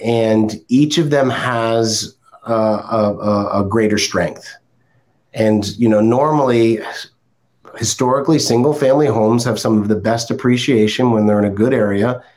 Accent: New Jersey, United States; I'm a former Jersey boy. I grew up in New Jersey.

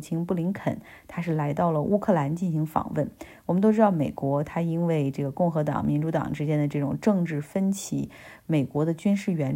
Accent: Harbin, Heilongjiang, China; ，我老家哈尔滨现在正在积极准备的迎接他的到来

